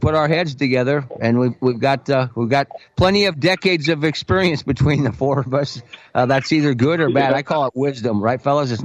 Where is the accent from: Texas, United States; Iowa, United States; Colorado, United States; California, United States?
Iowa, United States; You know, I grew up just up in Iowa in the 70s. We didn't even have soccer in that state.